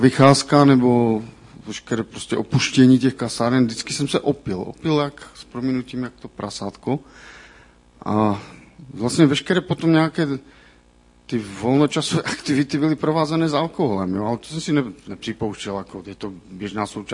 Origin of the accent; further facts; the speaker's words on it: Třinec, Moravian-Silesian Region, Czechia; pocházím z Třince, je mi už dost let, konkrétně 51.